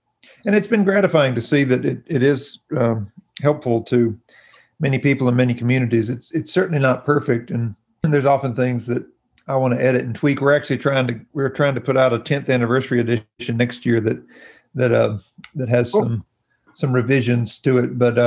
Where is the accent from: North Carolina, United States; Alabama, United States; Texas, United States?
North Carolina, United States; I grew up in Stokes County, which is just down the road from Mayberry.